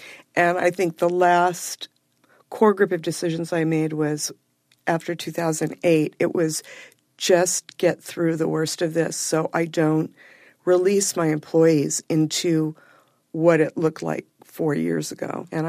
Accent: Silver Lake, California, United States; I grew up as an only child, a single parent, a mom who worked all the time. I grew up in Silver Lake, and I didn't have any living grandparents.

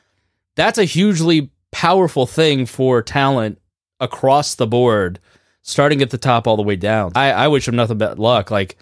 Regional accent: Plainfield, Indiana, United States; moved to the whitest community on earth, which is my hometown of Plainfield, Indiana

